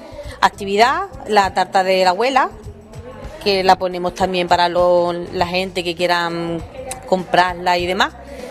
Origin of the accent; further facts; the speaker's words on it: Puebla de Guzmán, Andalusia, Spain; una muy, muy, muy que me gusta mucho de mi pueblo, de la Puebla de Guzmán, que son las rosas enmeladas.